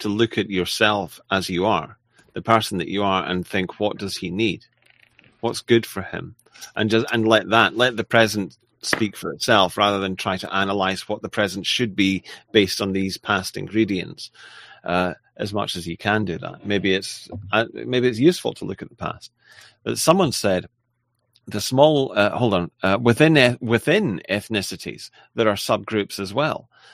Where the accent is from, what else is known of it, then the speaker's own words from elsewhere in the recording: Linlithgow, Scotland, United Kingdom; I'm a quarter English and supposedly a quarter Italian, but really 7%. And yet I feel that I absolutely belong to my home town of Linlithgow.